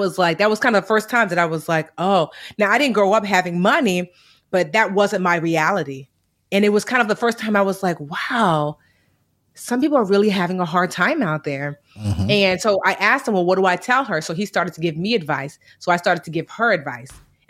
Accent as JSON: {"language": "English", "region": "New Jersey", "country": "United States", "tie": "born or raised there", "said": "I was born and raised, well, born in Newark, New Jersey. Shout out to Brick City. Okay. Hey. But I was raised all over Jersey. So I'm a true Jersey girl and I'm back in Newark living now."}